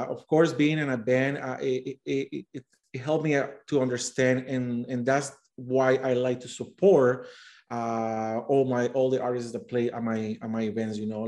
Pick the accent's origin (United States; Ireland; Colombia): Colombia; now in London, United Kingdom; I went to school in Colombia. I'm from Colombia, by the way. I've been here in London for the past 18 years, but I went to school in Colombia taking advertising and marketing